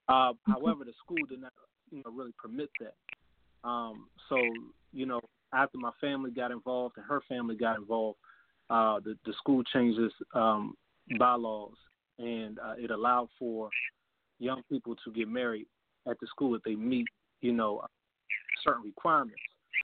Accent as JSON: {"language": "English", "town": "Washington", "region": "District of Columbia", "country": "United States", "tie": "born or raised there", "said": "So essentially, you know, I was born and raised in Southeast D.C., born in 1992, so I'm 27 years old."}